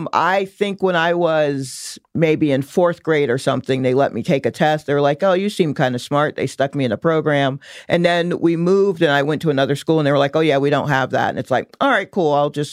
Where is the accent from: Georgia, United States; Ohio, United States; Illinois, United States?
Georgia, United States; Stone Mountain; grew up in Atlanta. To put a finer point on it, I grew up in Stone Mountain, Georgia. And that's a huge piece of granite with Confederate Army heroes etched in the side.